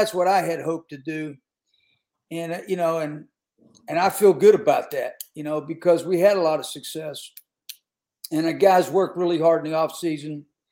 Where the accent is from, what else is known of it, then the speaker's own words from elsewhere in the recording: Pennsylvania, United States; the mentality is the same way that I grew up in Western PA